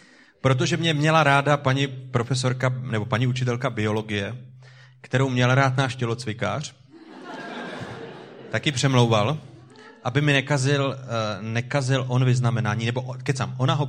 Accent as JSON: {"language": "Czech", "region": "Hradec Králové Region", "country": "Czechia", "said": "A protože jsem z Orlických hor"}